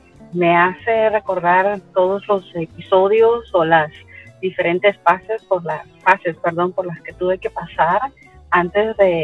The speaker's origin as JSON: {"language": "Spanish", "country": "Nicaragua", "moved": "as an adult", "lives_now": "United States", "said": "nos casamos en mi país de origen, en Nicaragua."}